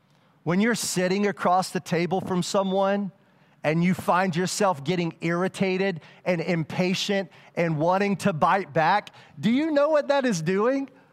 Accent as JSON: {"language": "English", "region": "the South", "country": "United States", "said": "And I know I'm from the South and I say things, I say send and it sounds like sin."}